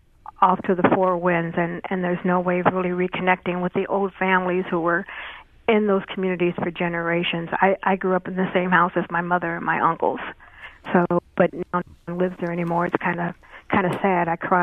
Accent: St. Louis, Missouri, United States; I grew up in the Ville, 4400 block of Aldine. Went to Visitation Holy Ghost School for 8 years

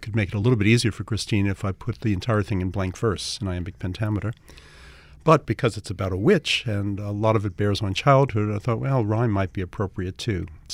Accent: United States; for me as an American poet

